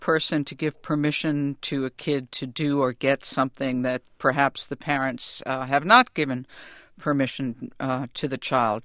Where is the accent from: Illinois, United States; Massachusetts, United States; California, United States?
Massachusetts, United States; accent: Massachusetts; you heard me stumbling over my Massachusetts accent, aunt, aunt.